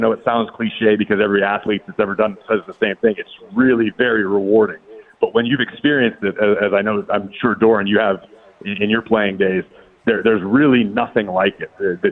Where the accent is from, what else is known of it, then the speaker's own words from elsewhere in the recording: Monroeville, Pennsylvania, United States; I grew up in Monroeville. I used to belong to a volunteer fire company in Monroeville.